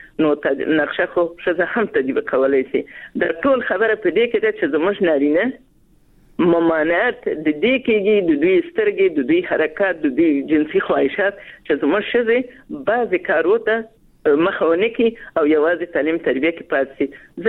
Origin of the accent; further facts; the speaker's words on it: Afghanistan; زه د افغانستان یو وګړی یم